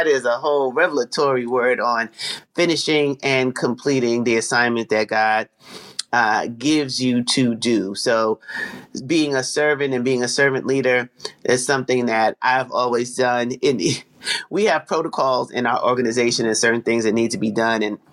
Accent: Jamaica; because yes, I am Jamaican.

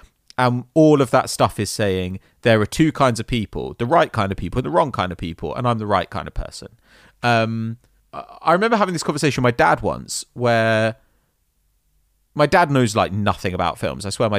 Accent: South East England, United Kingdom; accent: Kent; when I was at uni and I'd come across real posh dickheads, my Kent accent would start to come out really hard

